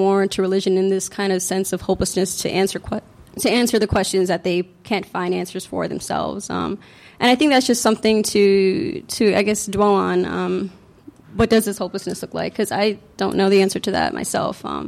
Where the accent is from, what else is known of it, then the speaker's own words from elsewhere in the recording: Uniondale, New York, United States; I grew up in Uniondale. It's a little town in Long Island, and it's predominantly Black and Latino